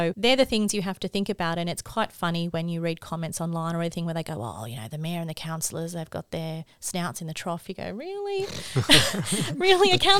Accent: New South Wales, Australia; I never thought, growing up in the Hawkesbury, knowing so many people, living here, I would have that small posse of people who just hate you.

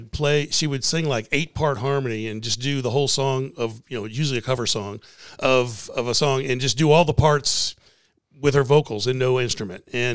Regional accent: New Orleans, Louisiana, United States; I grew up in New Orleans watching a guy named Nash Roberts, who anybody from New Orleans that may be listening to your show

